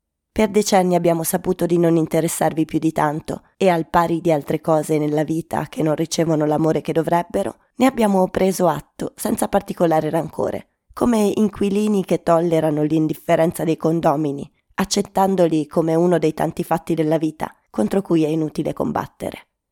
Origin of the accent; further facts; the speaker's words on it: San Marino; born there; dopo aver scoperto che sono nato a San Marino